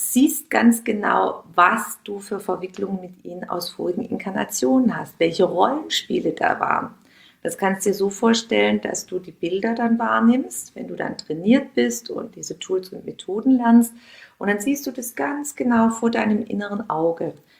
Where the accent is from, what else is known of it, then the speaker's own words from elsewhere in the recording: Heilbronn, Baden-Württemberg, Germany; Da gab es zwei kleine Lädchen bei uns in meiner Heimatstadt in Heilbronn